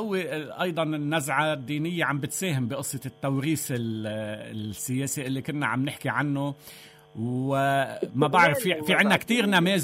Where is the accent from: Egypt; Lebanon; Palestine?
Lebanon; نحن كمواطنين لبنانيين